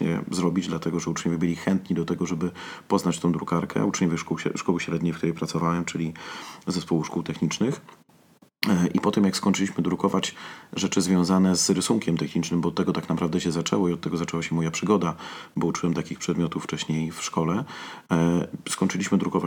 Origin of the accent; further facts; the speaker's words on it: Radom, Masovian Voivodeship, Poland; A ponieważ ja pochodzę z Radomia